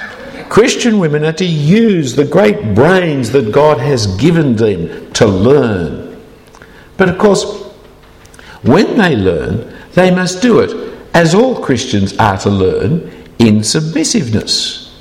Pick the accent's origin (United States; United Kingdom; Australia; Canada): Australia; New South Wales; In New South Wales, my home state, we did away with teaching grammar for 20 years